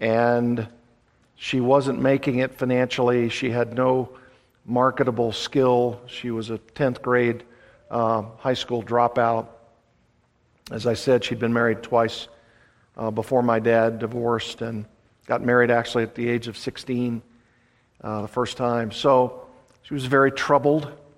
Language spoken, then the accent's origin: English; Fort Huachuca, Arizona, United States; born there; also born or lived in California; I was born in Arizona, in a little army hospital just near the border of Arizona and Mexico, Fort Huachuca. And what we weren't there for a long time. We moved subsequently to California.